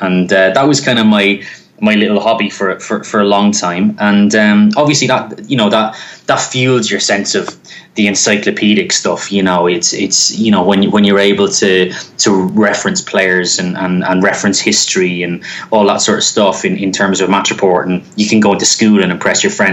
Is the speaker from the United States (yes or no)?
no; Ireland; growing up in Ireland, we didn't actually have, in our family home, we didn't have access to UK channels, multi-channel, as we call it back home.